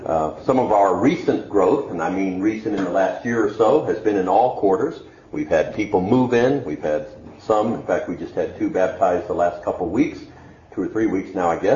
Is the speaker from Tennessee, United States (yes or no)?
no; Wisconsin, United States; I know you know I'm from Wisconsin. That's been advertised already, mentioned. But where? Well, I usually tell people it's up near Green Bay.